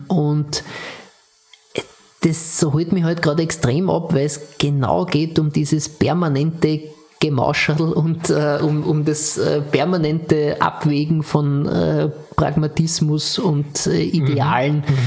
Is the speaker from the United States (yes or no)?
no; Austria; wenn man als Österreicher die Zeit liest